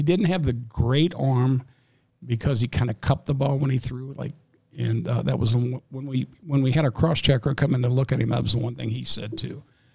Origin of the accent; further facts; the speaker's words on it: St. Louis, Missouri, United States; I grew up in North St. Louis, so and my school really is not there anymore.